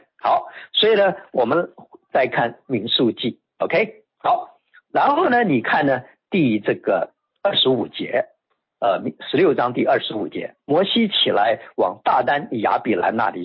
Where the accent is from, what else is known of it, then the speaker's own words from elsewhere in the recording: China; 我们中国人有一句俗话